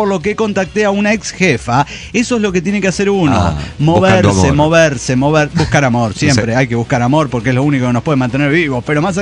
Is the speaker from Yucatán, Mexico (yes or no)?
no; Mexico City, Mexico; de Ciudad de México.